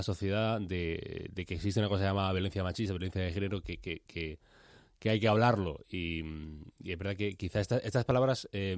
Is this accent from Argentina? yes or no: no; Granada, Andalusia, Spain; yo como soy de Granada, me recuerda mucho el acento de las personas mayores, como hablan las personas mayores en Granada.